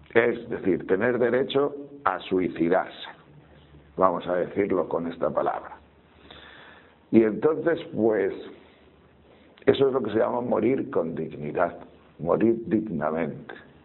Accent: Tejerina, Castile and León, Spain; a mi gente de Tejerina, que es mi pueblo

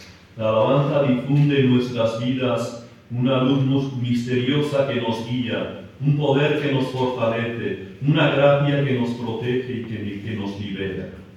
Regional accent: Basque Country, Spain; now in Madrid, Spain; Yo soy del País Vasco, un vasco en Madrid

